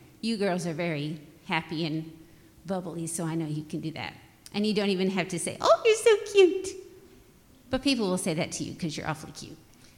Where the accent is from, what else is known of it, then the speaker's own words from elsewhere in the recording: New York, United States; Because I grew up in New York and it was cold all the time.